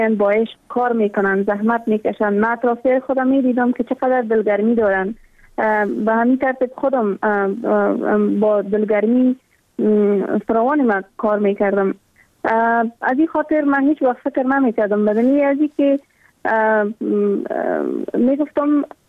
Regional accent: Afghanistan; ما هم مثل میلیون ها دختر دیگه در دامن جنگ بزرگ شدم و در همون سیاترین سالایی که در تمام ولایت افغانستان در روزه های مکتب برای دخترها بسته بود.

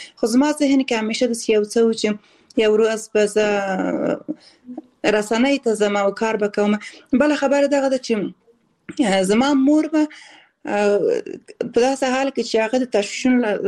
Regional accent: Khost, Afghanistan; also born or lived in Balkh / Kabul / Kunduz; او زه اصل د خوست ولایت یم خو زیږیدلې په بلخ ولایت کې یم او زده کړې مې په کابل کې او په قندوز ولایت کې کړې دي

